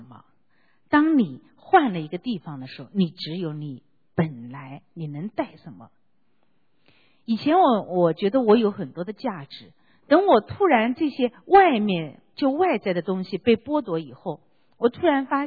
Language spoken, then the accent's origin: Chinese; Shanghai, China; 因为我在上海长大嘛，上海的教会里面是有那个雕像的